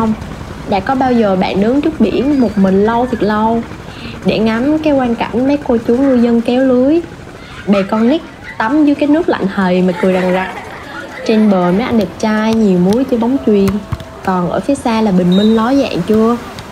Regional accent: Da Nang, Vietnam; born there; ba tôi lớn lên ở Hà Nội, lấy mẹ tôi là người Quảng Nam, sau đó đẻ ra tôi ở Đà Nẵng.

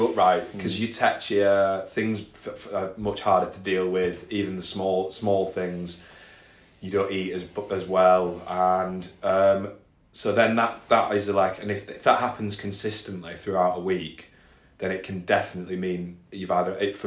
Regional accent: Halifax, Yorkshire and the Humber, United Kingdom; I come from California, Fax Vegas.

